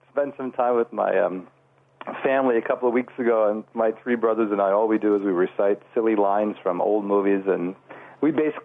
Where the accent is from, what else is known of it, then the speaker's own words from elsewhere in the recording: Island Lake, Illinois, United States; or you could do what I did, which was I'm from Island Lake, and I forgot my driver's license.